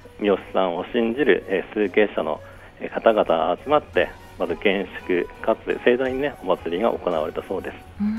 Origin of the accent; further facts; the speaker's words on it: Akita, Japan; 秋田生まれの神様がね、このように、全国に、広がっていると大変ね、秋田県民としても誇らしい、喜ばしいことだと